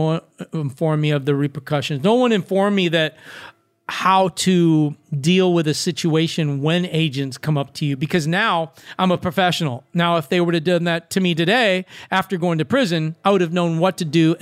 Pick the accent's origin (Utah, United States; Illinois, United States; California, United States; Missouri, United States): California, United States; Venice Beach; well, I'm from Venice Beach and snitches get stitches.